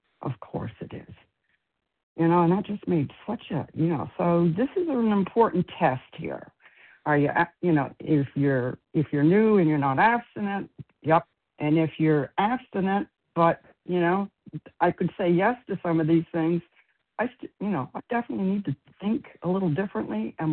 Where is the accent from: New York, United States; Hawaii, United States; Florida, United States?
Florida, United States; I'm from Florida, presently in Vermont.